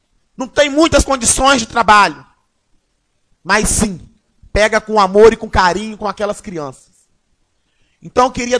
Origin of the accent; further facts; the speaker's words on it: Urânia, São Paulo, Brazil; toda a comissão da festa de Urânia, que é minha terra, pelo brilhantismo da festa que vocês proporcionou para o nosso distrito querido de Urânia.